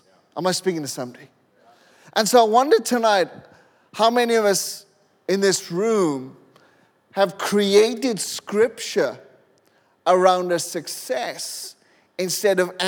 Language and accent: English; Wales, United Kingdom; I'm Welsh, by the way. I'm not, you know, African-American.